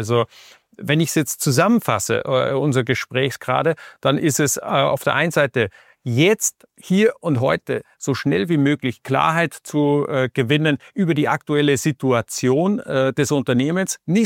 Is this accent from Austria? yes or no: yes; Austria; Als Österreicher reden wir jetzt hier von Kalbfleisch.